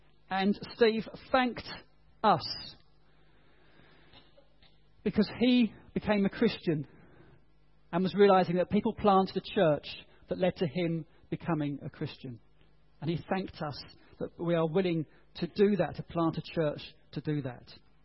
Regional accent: United Kingdom; I'm British, you know.

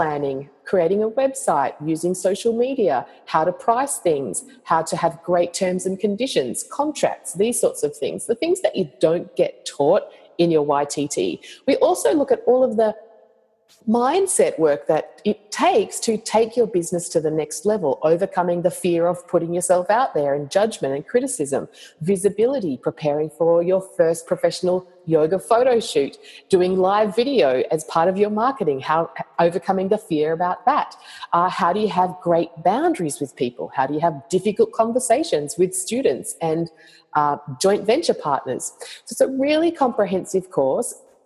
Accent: Australia; accent: Australian; Help translate my Australian accent.

